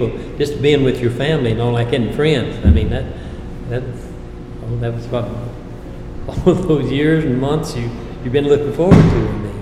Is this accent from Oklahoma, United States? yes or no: no; Irvine, Kentucky, United States; They have one in Irving. That's where my hometown is.